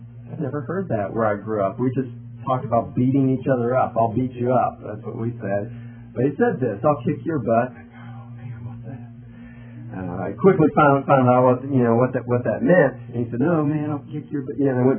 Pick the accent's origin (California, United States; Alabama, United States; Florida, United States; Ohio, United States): Ohio, United States; Delaware; he was in Delaware, Ohio, my hometown